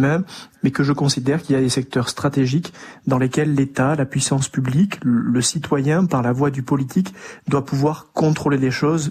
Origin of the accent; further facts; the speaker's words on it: Occitanie, France; moi j'ai grandi dans le Lot. Je viens d'une famille qui n'a jamais fait de politique. J'ai grandi dans une terre de gauche.